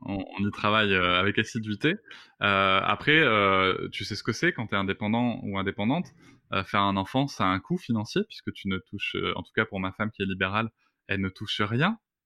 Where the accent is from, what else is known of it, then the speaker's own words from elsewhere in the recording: South-West France, France; Ah oui, je suis du Sud-Ouest, donc Gavé, ça marche.